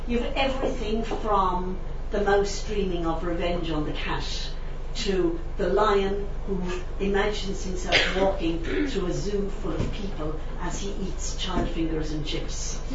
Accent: Munster, Ireland; I took one image from my own childhood, growing up in Tipperary.

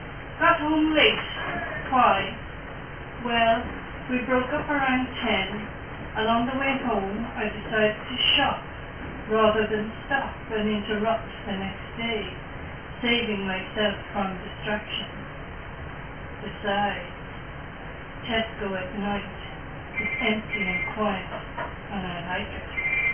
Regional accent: Dublin, Leinster, Ireland; I grew up in Dublin, and my father was a very proud corpsman

